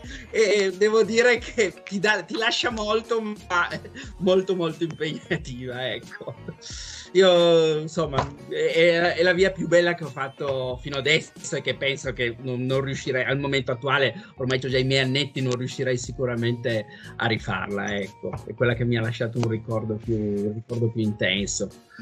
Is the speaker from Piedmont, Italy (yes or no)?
yes; Piedmont, Italy; Sai, il vino da buon piemontese, Barbera.